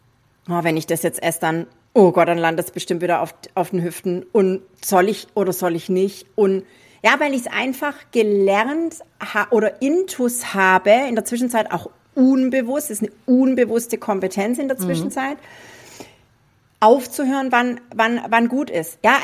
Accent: Swabia, Germany; Also für alle, die es noch nicht gehört haben, ich bin Schwäbin.

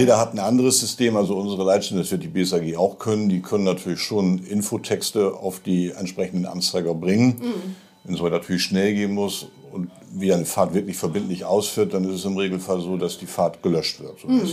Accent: Bremerhaven, Bremen, Germany; Ich bin in Bremerhaven geboren und habe die letzten 60 Jahre in Bremerhaven verbracht. Ich war beruflich mal 7 Jahre bei Daimler-Benz in Bremen, aber auch ansonsten habe ich meine Berufszeit in Bremerhaven verbracht.

